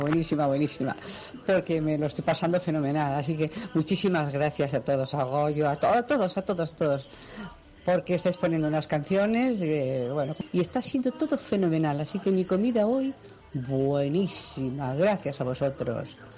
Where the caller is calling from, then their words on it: Madrid, Community of Madrid, Spain; de Madrid.